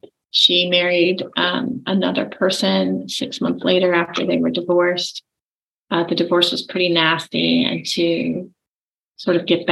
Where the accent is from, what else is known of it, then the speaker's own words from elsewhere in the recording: Virginia, United States; born there; And I was born in Langley Air Force Base in Virginia.